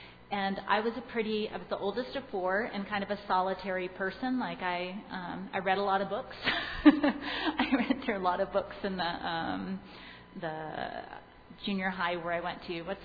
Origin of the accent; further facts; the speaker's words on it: North Carolina, United States; born there; also born or lived in Michigan / Norway; My family moved about twice a year as I was growing up. I was born in North Carolina on an army base.